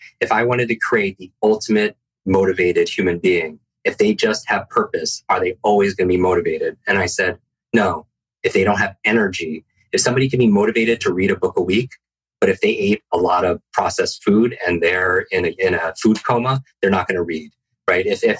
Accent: Northeast, United States; And I grew up in the Northeast. I hate the cold so much, I can't even tell you.

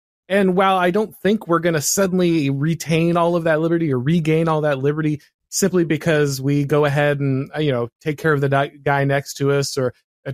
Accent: Florida, United States; Many people moved to my home state because they recognize that who was in charge mattered, and the fact that Florida was able to go ahead and take serious action on its own

